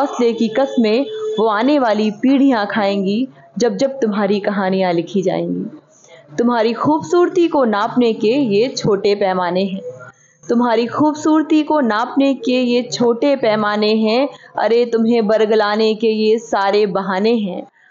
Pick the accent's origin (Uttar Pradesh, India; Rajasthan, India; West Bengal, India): Uttar Pradesh, India; now in Sipat, India; और मैं बेसिकली उत्तर प्रदेश से हूँ, मगर यहाँ पर हम लोग ही कार्य क्षेत्र है एनटीपीसी में, तो हम लोग यही सीपत में रहते हैं।